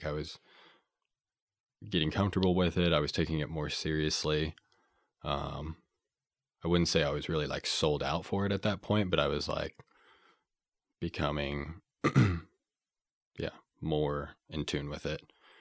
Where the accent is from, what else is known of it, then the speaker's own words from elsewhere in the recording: Paola, Kansas, United States; I'm from Paola, Kansas, so a little bit further south of Kansas City.